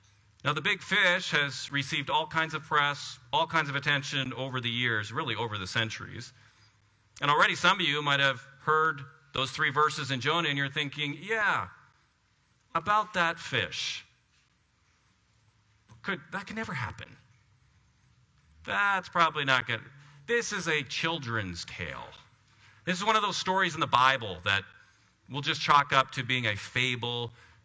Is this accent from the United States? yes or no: no; Canada; which pains me a little bit as a Canadian to say that.